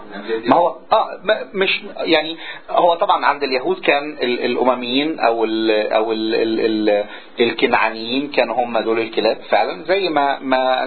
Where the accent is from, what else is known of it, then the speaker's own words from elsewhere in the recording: Egypt; السامرية وزي ما ده جاء عاش عندنا في مصر 3.5 سنين